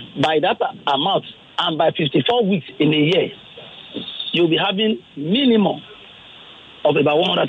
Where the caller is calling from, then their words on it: Ikotun, Lagos, Nigeria; Yeah, I'm calling from Ikotu.